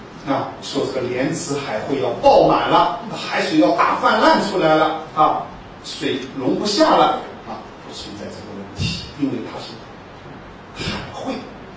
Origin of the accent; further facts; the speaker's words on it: China; 就像我们中国人喜欢用3,000一样